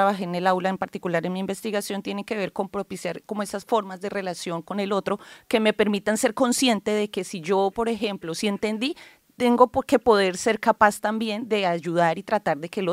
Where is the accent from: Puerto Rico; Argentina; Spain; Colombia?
Colombia; Yo pues soy colombiana y pues me siento muy feliz de estar acá